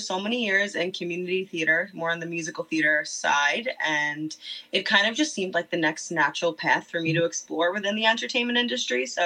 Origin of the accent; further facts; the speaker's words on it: Staten Island, New York, United States; I'm 23 years old. I'm from Staten Island, New York, and I'm the current Miss Richmond County under the Miss America organization.